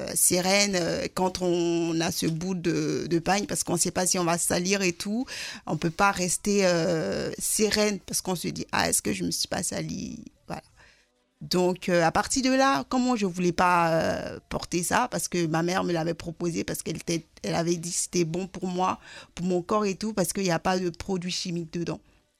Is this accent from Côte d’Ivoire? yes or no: yes; Côte d’Ivoire; c'est un mot dans ma langue locale en Côte d'Ivoire. Je suis originaire de la Côte d'Ivoire.